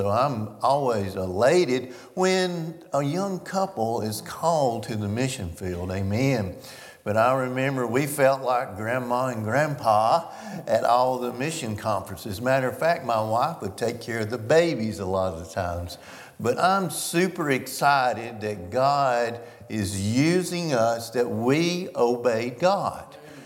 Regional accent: the South, United States; we did a survey trip out west, and we grew up in the South.

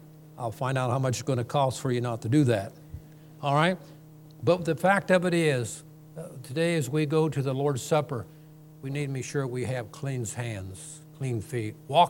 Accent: Ohio, United States; And I'm from Ohio, so now and then I slip and sing washed instead of washed, okay?

